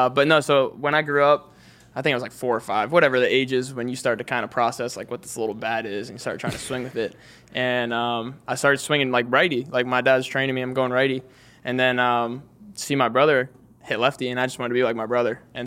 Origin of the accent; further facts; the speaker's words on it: Mars, Pennsylvania, United States; I'm like, no, like, I'm from Mars.